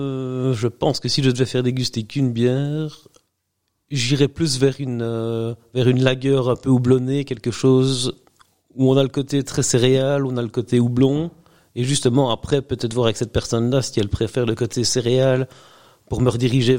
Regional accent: Wallonia, Belgium; je viens de la région de Waregem, donc la capitale de l'ASB, comme on dit, en région liégeoise, province de Liège, entre Liège et Bruxelles

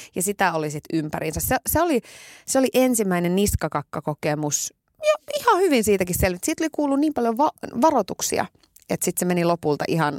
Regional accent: Iisalmi, North Savo, Finland; Ei meillä Iisalmessa ole tommosia

